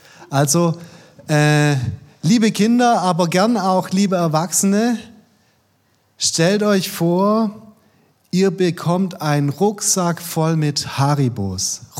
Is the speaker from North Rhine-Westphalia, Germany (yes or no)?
no; Baden-Württemberg, Germany; now in Haiterbach, Germany; Komme ursprünglich aus St. Johann-Würting, das ist auf der Alb, bei Reutling ganz in der Nähe. Genau, also das ist so die Ecke, wo ich herkomme und jetzt aktuell aus Heiterbach.